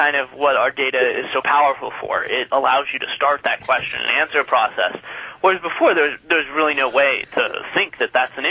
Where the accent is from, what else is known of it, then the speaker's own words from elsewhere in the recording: San Francisco, California, United States; No, we're not actually from Alturas. We're from the San Francisco area originally.